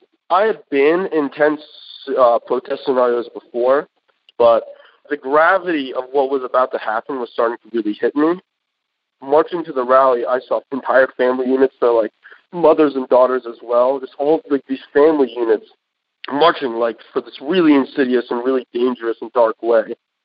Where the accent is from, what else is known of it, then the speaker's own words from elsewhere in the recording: the South, United States; My background is Iranian-American, and I grew up Muslim. And for me, growing up in the South particularly, I had always been sort of around these experiences of racism, either directly or indirectly.